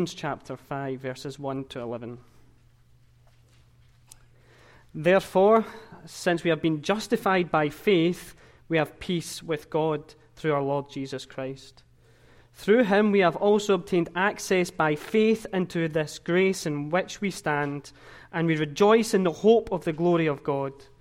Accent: Glasgow, Scotland, United Kingdom; I'm from Glasgow, Scotland

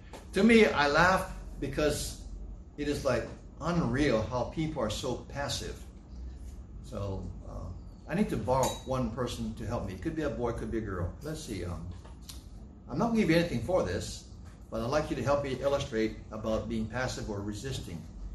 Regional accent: Hawaii, United States; You understand, because I'm Hawaiian. I take my time.

